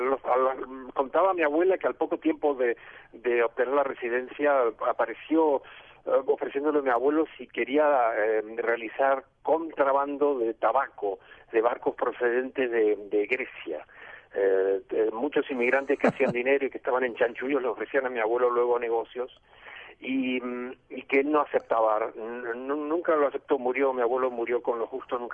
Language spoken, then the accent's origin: Spanish; Argentina; born there; also born or lived in United States / Europe; Yo nací en Argentina, como bien sabes, pero durante 40 años viví prácticamente entre Estados Unidos, como al principio, luego en Europa, y regresé por una temporada.